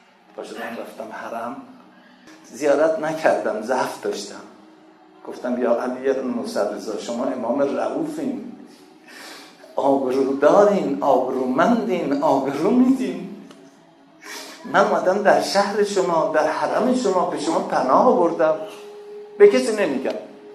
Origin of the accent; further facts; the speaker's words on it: Iran; now in United States; سالی چند تو امریکا زندگی میکنم، … مسلمان هم نیستم. سالی چند بار میام ایران برای اینکه وطنم رو بوش و بشنوم